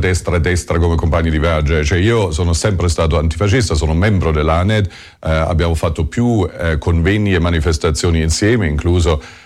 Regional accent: Germany; now in Italy; sono tornato qui anni fa, ho chiesto anche la cittadinanza italiana, però ho comunque sempre mantenuto la cittadinanza tedesca. Cioè io da tedesco

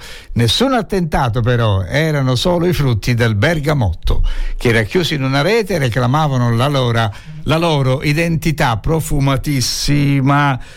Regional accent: Calabria, Italy; perché come saprai sono calabrese, e il bergamotto fra l'altro è anche nella mia zona, no? Nella zona tirrenica

